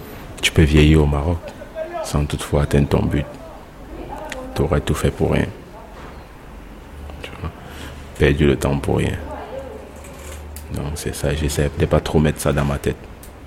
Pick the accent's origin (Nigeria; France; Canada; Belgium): Nigeria; Le papa est du Nigeria, la maman est du Niger. C'est ça. J'ai grandi au Nigeria.